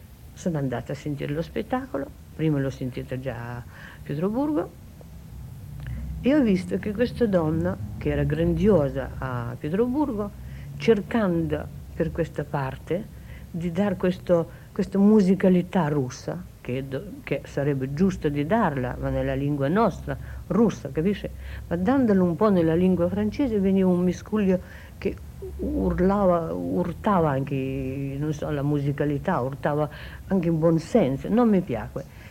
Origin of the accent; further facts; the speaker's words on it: Ukraine; Italian is a second language; now in Italy; Anzi, mi sembrava, io sono di Ucraina, no?